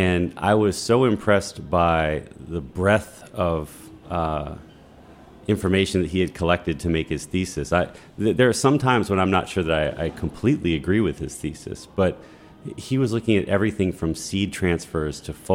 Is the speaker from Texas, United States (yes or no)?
no; Baltimore, Maryland, United States; Sure. I grew up in Baltimore. Started coming to D.C. when I was in high school.